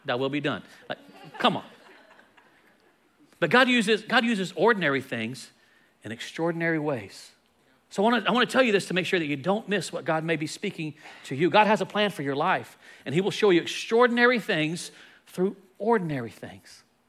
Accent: Texas, United States; I come from the Dallas-Fort Worth area, you can't see nothing.

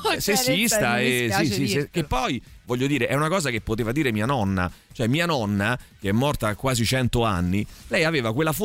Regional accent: Rome, Lazio, Italy; Io sono nato e vivo a Roma.

